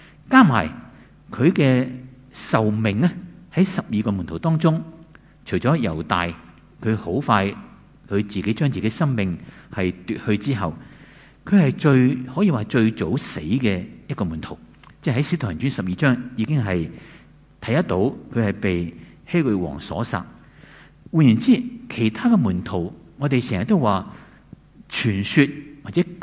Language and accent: Chinese; Hong Kong